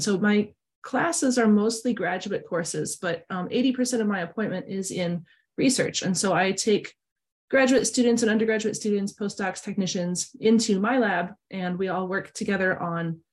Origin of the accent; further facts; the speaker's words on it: Iowa, United States; now in Michigan, United States; I'm originally from Iowa, but I moved to Michigan to fill this role about 5 years ago, and I've been loving it.